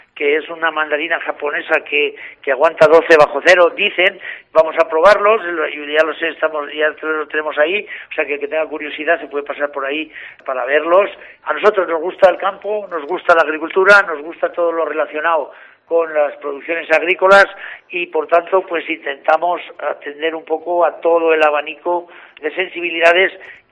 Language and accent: Spanish; Navarre, Spain; Yo provengo de Navarra, de un espíritu cooperativo